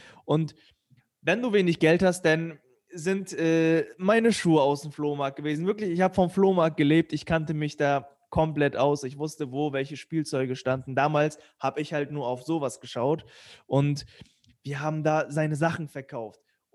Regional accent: Turkey; now in Germany; Ich bin im Asylheim aufgewachsen, 8 Jahre lang. Ja, das ist eine harte Zeit gewesen, weil wenn du aus der Türkei kommst, da ist kein Krieg oder so.

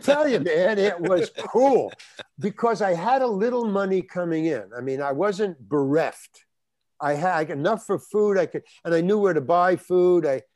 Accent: New York, United States; Because I grew up in New York. So the Village was like a mecca to me.

